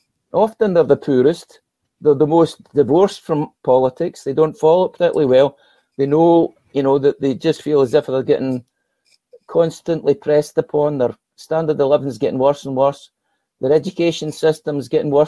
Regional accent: Motherwell, Scotland, United Kingdom; there was a by-election in my hometown of Motherwell last Thursday.

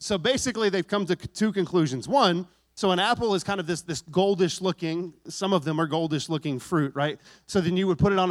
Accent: Texas, United States; I guess you've got some Yankee in you, and I am not. I'm from Texas. But I'm like a Texified Yankee

